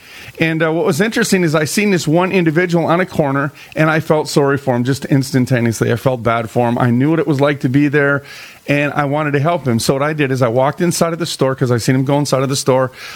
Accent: Minneapolis, Minnesota, United States; I was raised in North Minneapolis.

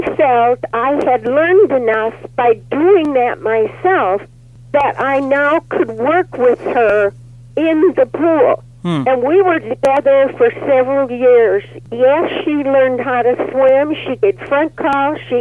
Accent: Traer, Iowa, United States; now in Rochester, United States; I'm originally from Traer, Iowa. I grew up in Iowa, went to school, graduated in Iowa.

